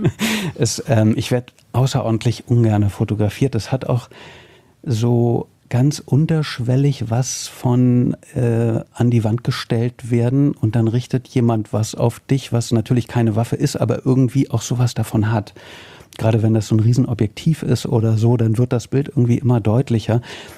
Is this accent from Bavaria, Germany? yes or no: no; Berlin, Germany; als Berliner schmeiße ich mal Flitzpiep in den Ring.